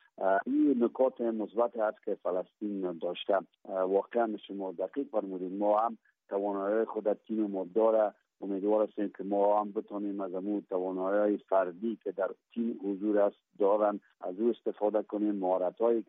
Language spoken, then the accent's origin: Persian; Afghanistan; ما افغان هستیم